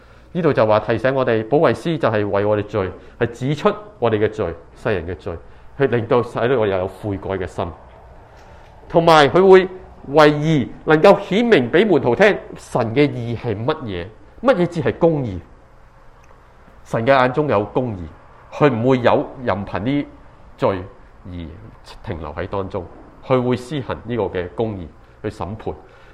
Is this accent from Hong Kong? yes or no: yes; Sha Tin, Hong Kong; 我想起以前小个在住香港的时候，我在香港出世， 我自己住沙田，我婆婆嫲嫲阿公阿爷都是住观塘的。